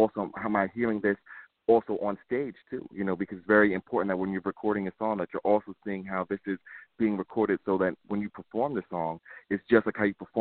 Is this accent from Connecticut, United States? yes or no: no; New York City, New York, United States; really growing up in Manhattan and learning new records and all the old records